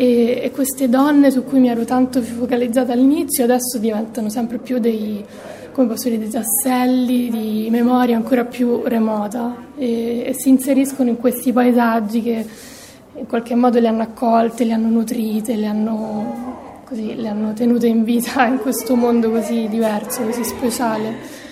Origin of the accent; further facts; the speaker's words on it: Rome, Lazio, Italy; la mia vita a Roma, nella crescita, perché sono comunque nata a Roma da madre sarda, e quella che era la mia famiglia di origine materna.